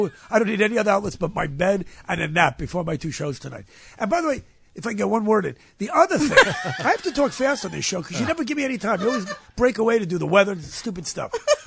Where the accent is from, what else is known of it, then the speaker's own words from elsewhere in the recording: New York, United States; now in Los Angeles, United States; I'm from New York. I've lived in L.A. for a long time.